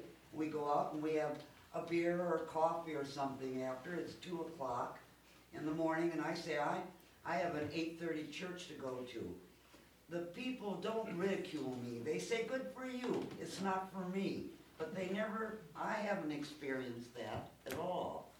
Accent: Everett, Washington, United States; I'm from Everett, Washington.

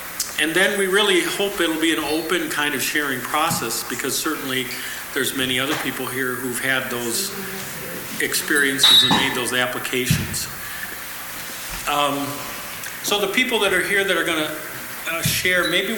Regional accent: Chicago, Illinois, United States; Lutheran pastor, and I'm from Chicago, and I'm here on the teaching staff this week.

